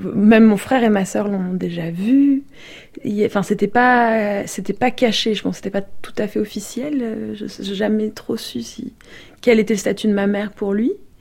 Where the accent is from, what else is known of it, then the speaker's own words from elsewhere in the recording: Nantes, Pays de la Loire, France; qui a fait du judo avec moi quand j'étais petite à Nantes